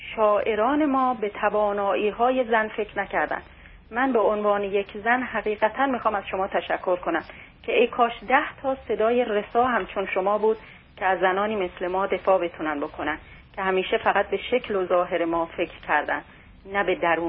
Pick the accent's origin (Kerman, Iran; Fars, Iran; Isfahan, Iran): Fars, Iran; Shiraz; من به عنوان یک ایرانی، به عنوان یک انسان و به عنوان یک شیرازی کاکو جون از شما متشکرم